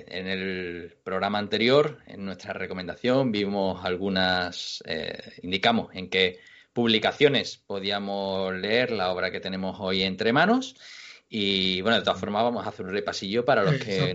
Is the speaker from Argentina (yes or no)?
no; Cádiz, Andalusia, Spain; yo que soy más de playa, ¿sabes? Como buen gaditano